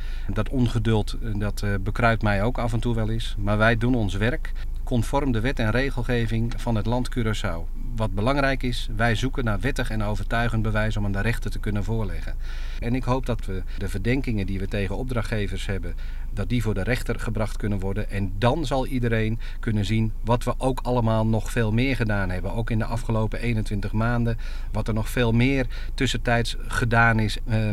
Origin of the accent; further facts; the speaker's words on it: Netherlands; Ik ben hier gekomen als politieman en niet als Hollander.